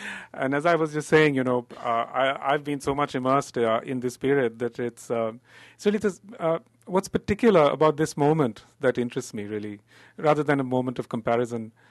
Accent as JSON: {"language": "English", "country": "India", "tie": "born or raised there", "said": "when I was growing up in India, this aspect of our diaspora just didn't exist for us."}